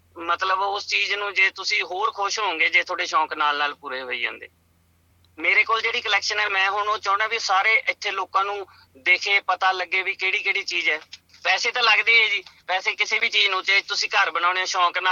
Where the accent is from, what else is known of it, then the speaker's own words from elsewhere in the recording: Middu Khera, Punjab, India; now in Craigieburn, Australia; ਮੈਂ ਜੀ ਪੰਜਾਬ ਦੇ ਵਿੱਚੋਂ ਜੀ, ਮੇਰਾ ਸ਼੍ਰੀ ਮੁਕਤਸਰ ਸਾਹਿਬ ਦੇ ਵਿੱਚ ਪਿੰਡ ਹੈ ਜੀ, ਮਿੱਡੂ ਖੇੜਾ ਜੀ, ਬਠਿੰਡਾ ਤੇ ਅਮਲੋਟ ਦੇ ਕੋਲ ਜੀ, ਉੱਥੋਂ ਆਇਆ ਜੀ ਆਪਣਾ। ਤੇ ਇੱਥੇ ਮੈਂ 2013 'ਚ ਆਇਆ ਸੀਗਾ ਜੀ, 2013 'ਚ, ਤੇ ਇੱਥੇ ਮੈਂ ਕ੍ਰੇਗੀਵਨ ਦੇ ਵਿੱਚ ਰਹਿ ਰਿਹਾ ਜੀ।